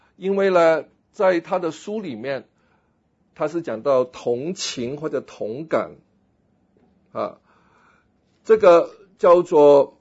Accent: United States; 我们美国人最喜欢奢侈的嘛

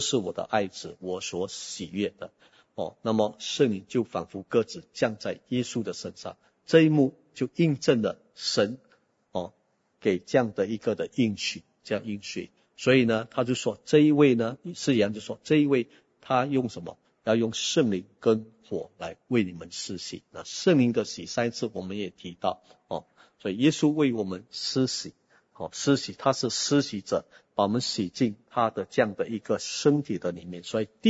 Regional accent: Chaozhou, Guangdong, China; 我虽然是潮州人，但是很多以前在福建教会我是用福建话的，用潮州话讲很难

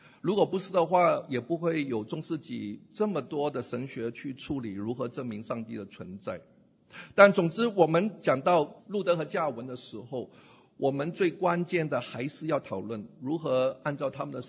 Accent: Guangdong, China; 我们广东人说好嘎塞啦，很厉害啦。

